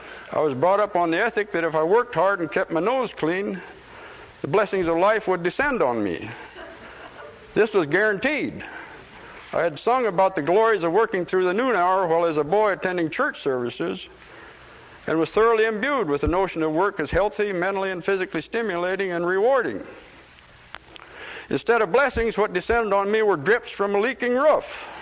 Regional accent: Polk, Nebraska, United States; The publisher I was working for in my hometown, Polk, Nebraska, wanted to buy a larger weekly in a neighboring town

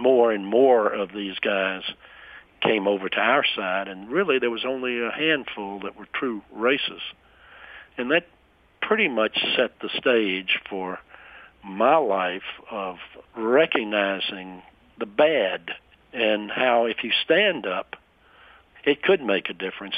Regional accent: the South, United States; As far as growing up in the South, I never really saw, I didn't recognize anti-Semitism.

